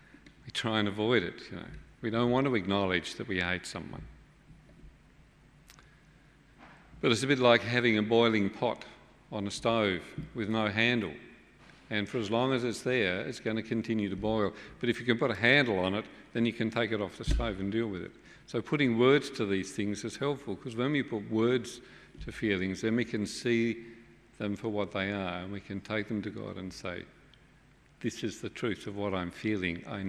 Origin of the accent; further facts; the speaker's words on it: England, United Kingdom; now in Australia; But the reality is that when we came out from England as 10-pound Poms, life was very difficult.